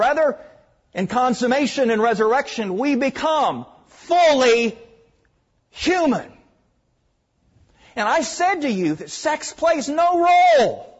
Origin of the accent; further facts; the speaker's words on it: Norfolk, Arkansas, United States; accent: southern; I'm originally from Norfolk, Arkansas. You can tell my southern accent.